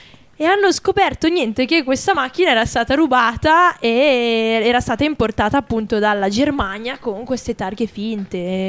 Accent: Milan, Lombardy, Italy; sono di Milano, io non è che sono di Terni che toglie tutte le lettere, eh?

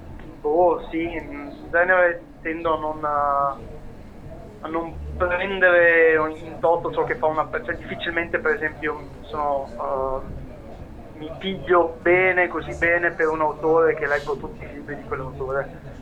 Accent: Veneto, Italy; so che da Veneto è un po' brutto da dire

